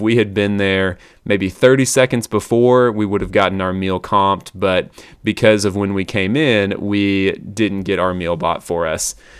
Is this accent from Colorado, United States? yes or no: no; Oklahoma City, Oklahoma, United States; I remember being in awe initially at the thought of my hometown having its own professional sports franchise. And here in Oklahoma City